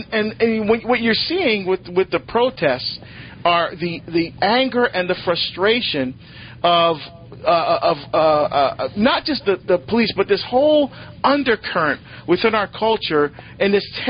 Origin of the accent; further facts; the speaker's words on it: Newark, New Jersey, United States; So, for example, Matthew, I grew up in Newark, New Jersey.